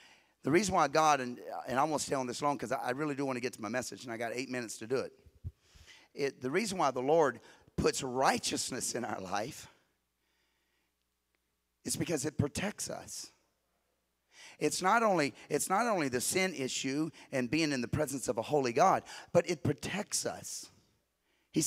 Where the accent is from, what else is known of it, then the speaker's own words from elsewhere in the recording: Louisiana, United States; Now, I love shellfish. I'm Cajun. I love crawfish.